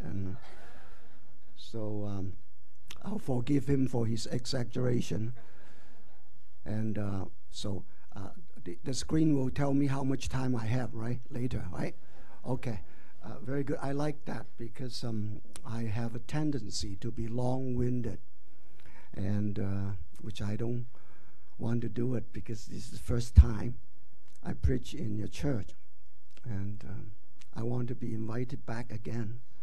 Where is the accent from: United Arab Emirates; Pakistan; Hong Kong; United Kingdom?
Hong Kong; Yuen Long, New Territories; now in Orange County, United States; that's my hometown, Yuen Long. I grew up in Yuen Long, but I've been away from Hong Kong for over 40 years, and now I live in Orange County in California. I'm retired